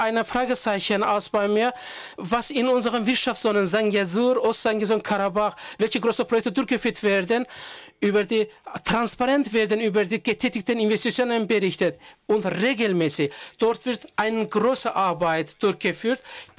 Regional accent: Azerbaijan; Ich komme aus Aserbaidschan, ich bin Journalistin.

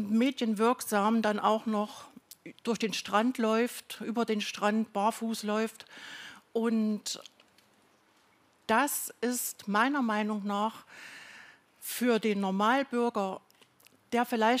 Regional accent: Erfurt, Thuringia, Germany; ich komme hier aus Erfurt

